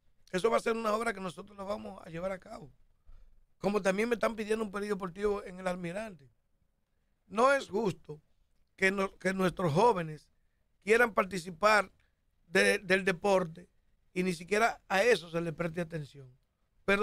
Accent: Cibao, Dominican Republic; aunque soy del Cibao

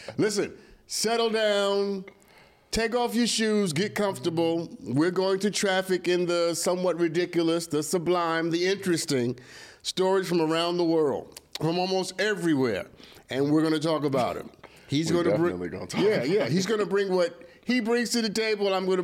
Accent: Brooklyn, New York, United States; I'm black and from Brooklyn.

